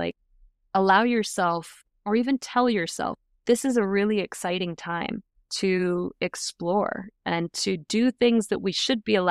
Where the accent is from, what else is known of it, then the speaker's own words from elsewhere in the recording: Ibiza, Balearic Islands, Spain; Ibiza is my hometown. It is one of the most magical places in the world.